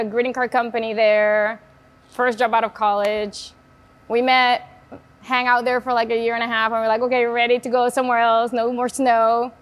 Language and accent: English; Puerto Rico; moved away as an adult; think personally, I was looking for something that still had that diversity that I was looking for when I moved from Puerto Rico to go to college, but I wanted mountains. I wanted to like feel similar to home